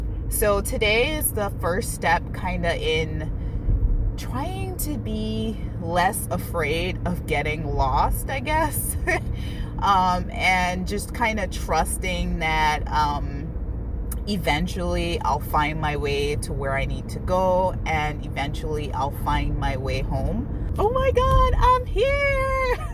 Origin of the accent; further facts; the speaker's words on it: Barbados; I'm actually from the Caribbean, tiny little island called Barbados. And so being from a small island, this whole idea of driving long distances just wasn't a thing that I was used to.